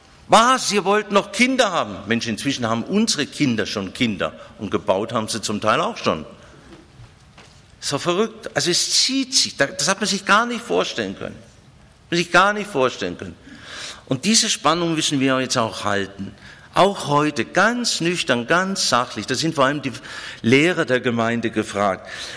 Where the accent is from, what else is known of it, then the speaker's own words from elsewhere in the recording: Ulm, Baden-Württemberg, Germany; bei uns in Ulm in der Schule, deswegen ist es auch die schönste Stadt, bei uns in der Schule, da gab es oft Fehlalarm